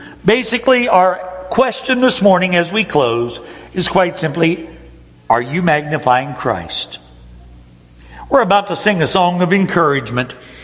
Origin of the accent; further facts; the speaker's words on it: Upper Ohio Valley, United States; as we grew up in the Upper Ohio Valley, mixed bathing, which was always a strange concept